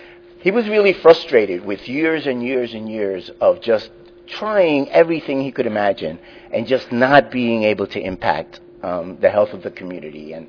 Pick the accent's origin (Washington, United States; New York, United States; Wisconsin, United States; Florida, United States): New York, United States; I hail from New York, and in New York, we're addressing the challenges of health reform